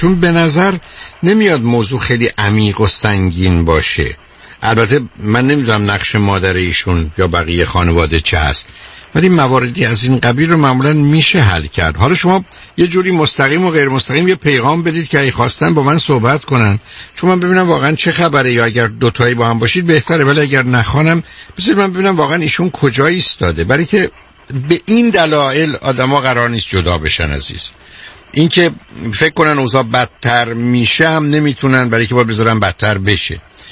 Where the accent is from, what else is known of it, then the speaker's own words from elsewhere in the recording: Shiraz, Fars, Iran; خیلی هم همچین حرفشون درباره تنبلی ما شیرازی ها